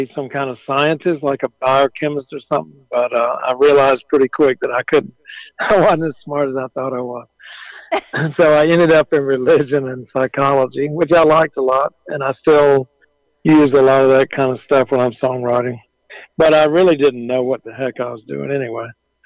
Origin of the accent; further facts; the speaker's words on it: Georgia, United States; also born or lived in Athens, United States; I am from Athens, Georgia.